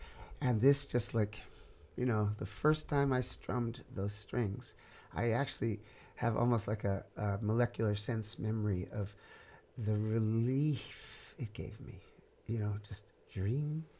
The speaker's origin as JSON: {"language": "English", "region": "New York", "country": "United States", "tie": "born or raised there", "said": "I had been quite interested in Indian music as I was growing up in New York."}